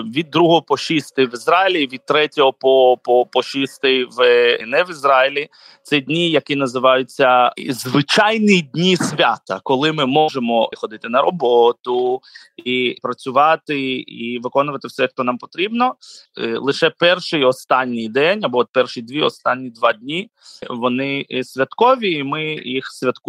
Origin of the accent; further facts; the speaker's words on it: Kerch, Crimea, Ukraine; now in Israel; Я народився і виріс в Керчі, в Криму